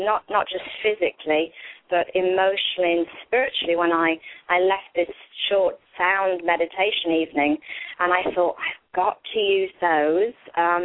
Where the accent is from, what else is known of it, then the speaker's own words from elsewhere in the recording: England, United Kingdom; I was born and raised in England on a farm and grew up very much in nature